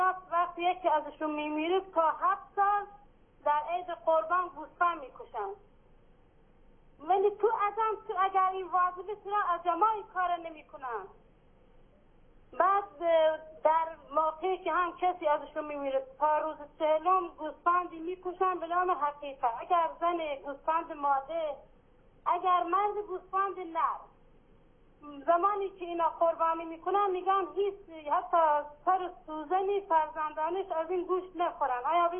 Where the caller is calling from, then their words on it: Khuzestan, Iran; ما تو خوزستانی هستیم